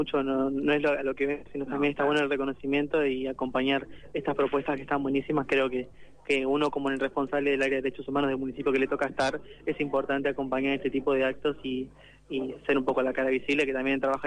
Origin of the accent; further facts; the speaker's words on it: Tres Arroyos, Buenos Aires Province, Argentina; Yo soy de Tres Arroyos